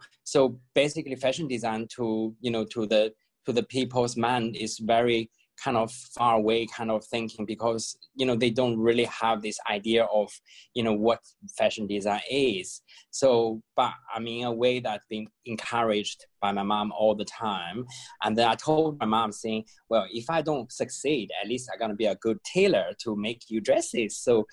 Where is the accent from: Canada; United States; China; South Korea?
China; Qingdao, Shandong; No, in China, but I'm in Qingdao, my hometown.